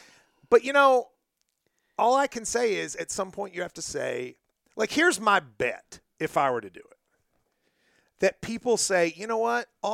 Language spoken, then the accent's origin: English; Middlesboro, Kentucky, United States; So we were on the tour a few weeks ago, and we're in Middlesboro, my hometown. I'm doing the show. It's like I've got high school friends there. My teachers are there.